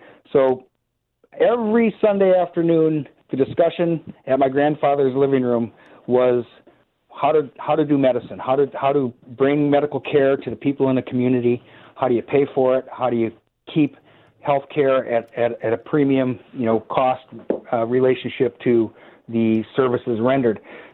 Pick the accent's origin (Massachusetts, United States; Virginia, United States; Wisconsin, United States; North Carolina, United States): Wisconsin, United States; La Crosse; I've been in La Crosse on and off my entire life. I was born in La Crosse. I'm a fourth-generation resident of the city of La Crosse.